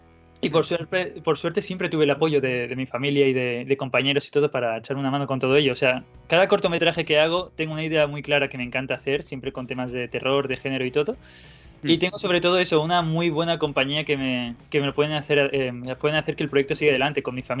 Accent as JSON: {"language": "Spanish", "town": "Cerdanyola del Vallès", "region": "Catalonia", "country": "Spain", "tie": "born or raised there", "said": "que se hace en mi pueblo, en Sardañola del Vallès."}